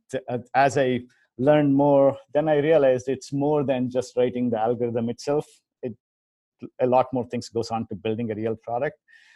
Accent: India; Yeah, I grew up in India.

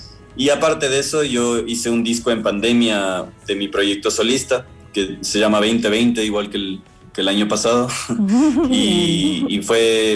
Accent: Quito, Pichincha, Ecuador; como nosotros somos de Quito, también era súper importante llenar afuera de nuestra ciudad

